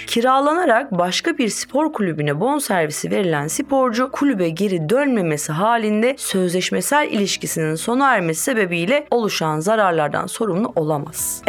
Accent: Çanakkale, Turkey; Ben Çanakkale'liyim ve benim canım memleketimde bir usul vardır.

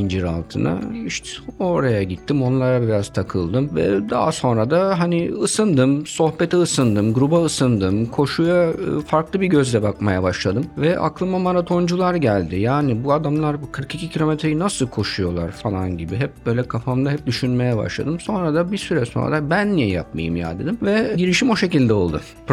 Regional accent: İzmir, Turkey; Ya, tabii tabii daha fazla Türk'üm aslında.

